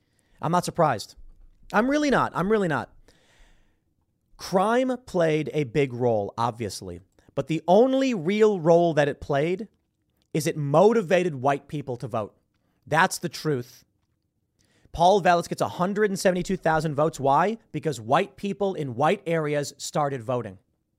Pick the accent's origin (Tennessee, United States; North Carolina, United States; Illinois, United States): Illinois, United States; Chicago; So I grew up in the Midway area. Actually, let me show you. I grew up down here. I think that's Ward 13 is like the Midway area.